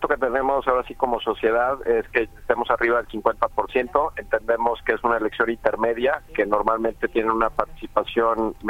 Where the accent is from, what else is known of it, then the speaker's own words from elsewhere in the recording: Jalisco, Mexico; Es el gran reto que tenemos como mexicanos, como jaliscienses, que la gente salga a votar.